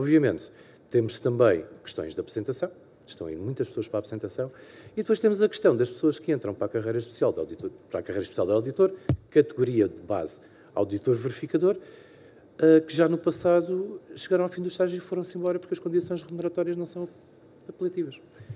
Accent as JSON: {"language": "Portuguese", "country": "Portugal", "said": "Nós somos portugueses, não somos suecos."}